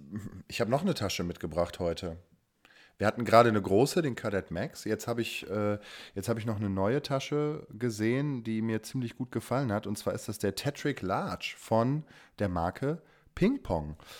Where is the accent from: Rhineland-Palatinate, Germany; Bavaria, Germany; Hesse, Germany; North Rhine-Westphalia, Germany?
North Rhine-Westphalia, Germany; Cologne; aus meiner alten Heimatstadt, aus Köln.